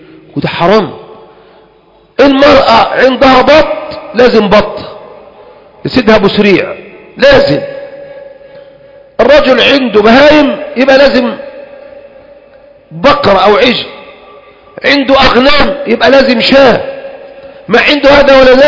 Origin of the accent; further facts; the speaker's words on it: Egypt; كلنا يا اخواني خذوا خبرتنا كمصريين، اهو دعاء مصري